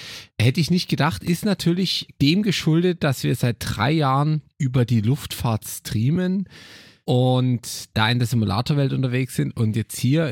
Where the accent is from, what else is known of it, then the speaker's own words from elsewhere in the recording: Bavaria, Germany; now in Marrakesh, Morocco; Bei meiner Heimat ist natürlich hier weiterhin in Bayern